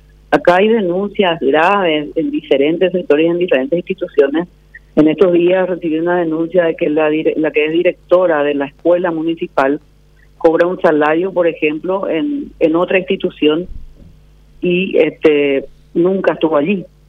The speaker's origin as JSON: {"language": "Spanish", "region": "Alto Paraná", "country": "Paraguay", "tie": "born or raised there", "said": "quienes somos parlamentarios y somos oriundos, digamos, del Alto Paraná"}